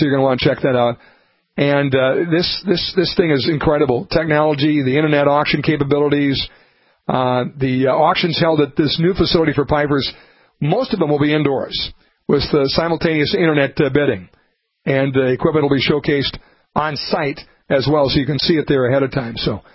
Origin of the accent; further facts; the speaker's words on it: Minnesota, United States; And, I'm a Minnesotan. I grew up in Minnesota.